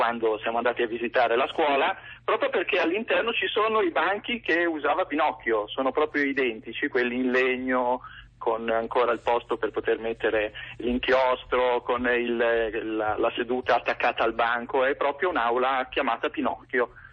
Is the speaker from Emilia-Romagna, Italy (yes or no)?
no; Loano, Liguria, Italy; Sono di Loano, provincia di Savona.